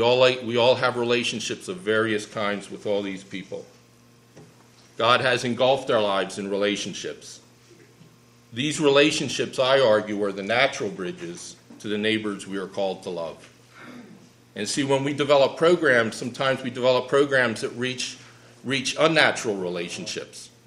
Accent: Philadelphia, Pennsylvania, United States; growing up in Philadelphia and trying to ask, well, how does mercy ministry apply to living in Philadelphia?

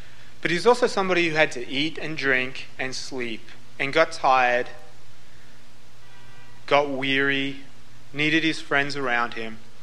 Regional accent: Australia; Now, I'm an Australian, and Australians have very short memories because we're a new country.

